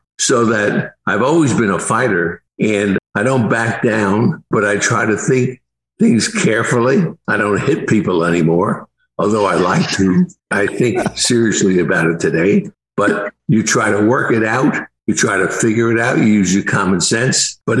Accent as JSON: {"language": "English", "town": "Newark", "region": "New Jersey", "country": "United States", "tie": "born or raised there", "said": "Well, first of all, I grew up in Newark, New Jersey. Not a nice town. It was a tough town."}